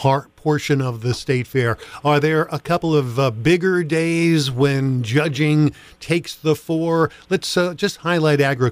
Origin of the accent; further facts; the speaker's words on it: New Jersey, United States; I'm from New Jersey originally